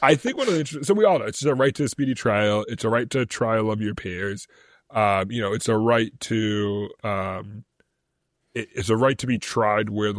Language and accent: English; Boston, Massachusetts, United States; Now, as a Bostonian, one of the most recent prolific Sixth Amendment issues that popped up was the Safaris case after the Boston bombing